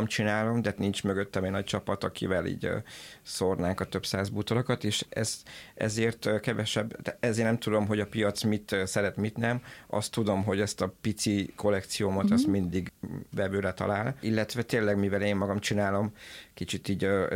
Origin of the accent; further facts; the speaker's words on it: Miercurea Ciuc, Harghita, Romania; mivel én erdélyi származású vagyok, csíkszeredai.